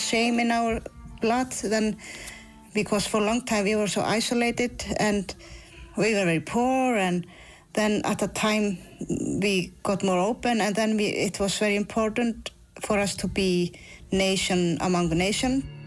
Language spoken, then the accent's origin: English; Iceland; I'm from Iceland.